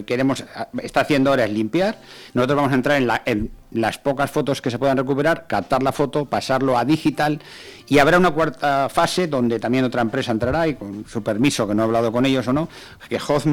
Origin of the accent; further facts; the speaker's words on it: Valencian Community, Spain; como valenciano que soy